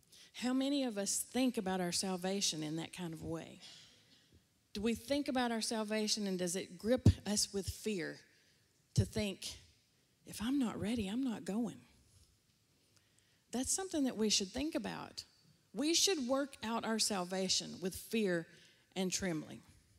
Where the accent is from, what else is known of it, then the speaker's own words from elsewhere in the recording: Tennessee, United States; I'm from Tennessee, remember?